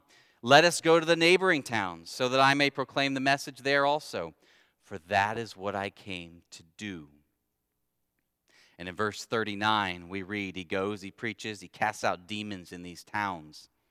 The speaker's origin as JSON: {"language": "English", "region": "Ohio", "country": "United States", "tie": "born or raised there", "said": "Growing up in Ohio, I never skied, wasn't on the radar."}